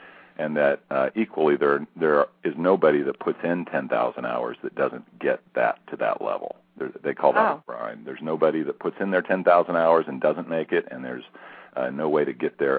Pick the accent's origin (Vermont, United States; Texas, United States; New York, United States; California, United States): California, United States; I'm from Northern California where the motto is question authority